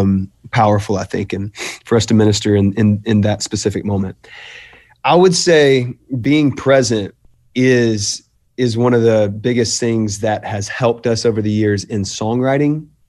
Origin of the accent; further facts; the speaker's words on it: Beaufort, South Carolina, United States; now in Charlotte, United States; It's home. We've been here 13 years. I'm more or less a Carolina boy, though. I grew up near Beaufort, South Carolina, Charleston, South Carolina area. Yeah, I'm Carolina.